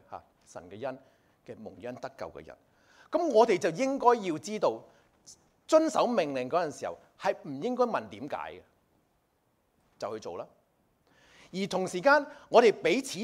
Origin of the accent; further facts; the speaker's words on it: China; 如果我哋係我哋中國人咧